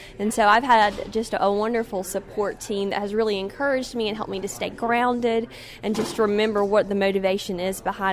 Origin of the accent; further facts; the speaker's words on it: Carnesville, Georgia, United States; I am from the Franklin County FFA chapter in Carnesville, Georgia, up in the northeast part of the state.